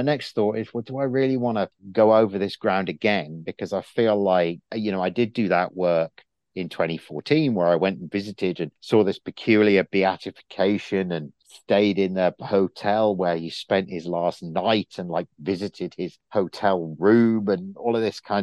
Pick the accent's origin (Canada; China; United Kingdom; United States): United Kingdom; England; As an Englishman, you should have been a Nigel Mansell fan, but you weren't. It was, or I wasn't. It was all about Senna.